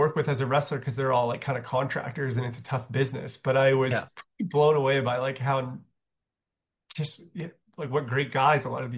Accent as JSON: {"language": "English", "town": "Calgary", "region": "Alberta", "country": "Canada", "tie": "born or raised there", "said": "I grew up in Calgary, Alberta"}